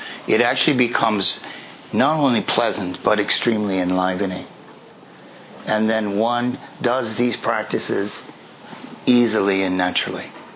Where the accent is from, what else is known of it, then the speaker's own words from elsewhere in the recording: Regina, Saskatchewan, Canada; moved away as an adult; now in Toronto, Canada; When I became a devotee at the age of 23, I moved away from my home in the middle of Canada, my hometown, Regina. I moved to Toronto, 2,000 miles away. And I moved into the ashram with a whole bunch of strangers, devotees.